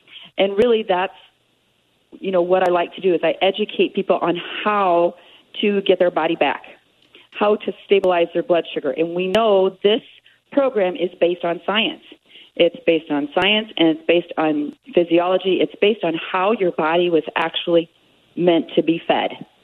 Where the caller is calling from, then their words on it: Kansas, United States; I'm calling from Kansas, and it's about 68 degrees here, nice and sunny.